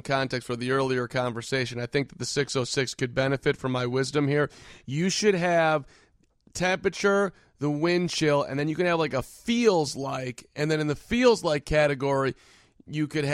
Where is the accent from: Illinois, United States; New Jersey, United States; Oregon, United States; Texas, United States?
Illinois, United States; Chicago; Yeah, that's part of being a Chicagoan.